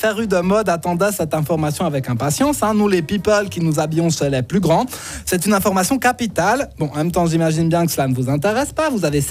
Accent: France; moi, je suis française, je parle français avec.

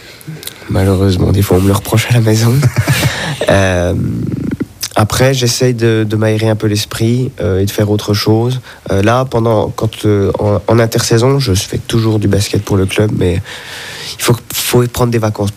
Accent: Besançon, Bourgogne-Franche-Comté, France; now in Switzerland; J'étais en France voisine, et je ne suis pas de trop loin, puisque je suis de Franc-Comtois à l'origine, originaire de Besançon.

